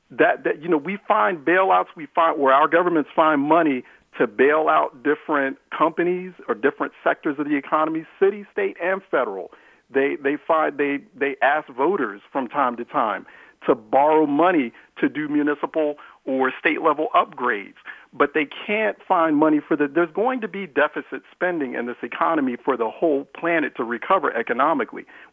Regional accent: Philadelphia, Pennsylvania, United States; We look at Philadelphia, my hometown.

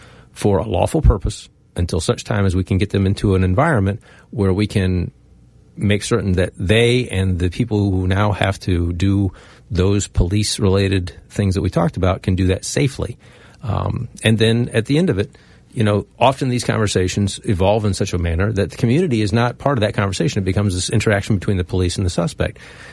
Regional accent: Maryland, United States; I'm not from someplace else. I'm born and raised in Prince George's County. I'm very proud of my home.

